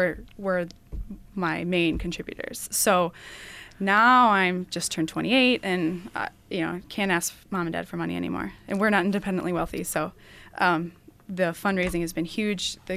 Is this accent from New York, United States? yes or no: yes; Fairport, New York, United States; Well, I'm from Fairport, and my dad always loved kayaking, so I sort of loved kayaking as a kid too. When I was 14, I kayaked across Lake Ontario